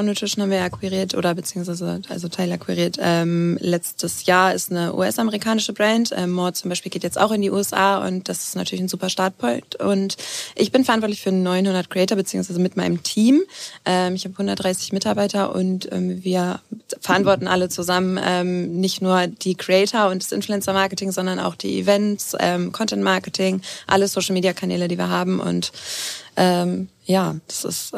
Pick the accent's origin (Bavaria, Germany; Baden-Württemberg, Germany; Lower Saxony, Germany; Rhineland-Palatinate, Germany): Lower Saxony, Germany; Alfeld; Oder ich bin ja in Affeld aufgewachsen